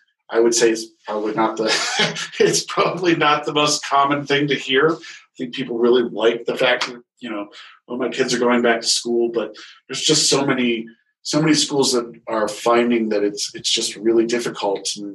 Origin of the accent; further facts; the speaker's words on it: Ohio, United States; Yeah, you know, it's funny because we lived in Ohio. I grew up in Ohio. I grew up in central Ohio.